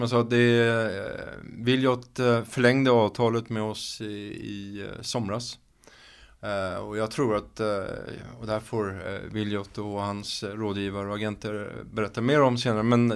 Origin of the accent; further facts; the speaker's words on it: Lidingö, Stockholm County, Sweden; Jag kommer från Lidingö från början så att jag har ingen direkt koppling till Söder eller Södermalm och så.